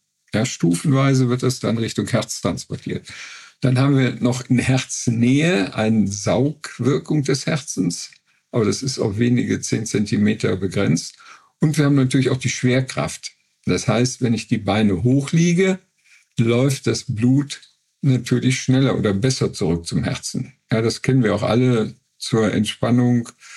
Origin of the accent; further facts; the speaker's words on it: North Rhine-Westphalia, Germany; also ich komme selber aus dem Neandertal, deswegen habe ich da so eine Beziehung zu.